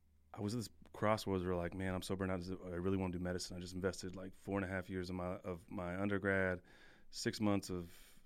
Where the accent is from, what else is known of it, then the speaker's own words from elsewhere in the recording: California, United States; I'm from California. I never really spent any time out there.